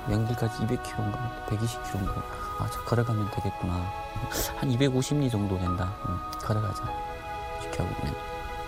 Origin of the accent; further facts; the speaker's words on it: Chongjin, North Hamgyong, North Korea; 에서 제가 고향이 청진인데